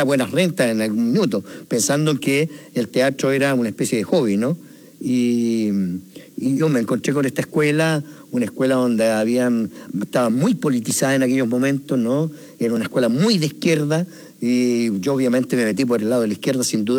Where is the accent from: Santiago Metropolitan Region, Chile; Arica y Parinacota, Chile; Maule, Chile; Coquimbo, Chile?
Maule, Chile; Talca; Porque yo vengo de Talca.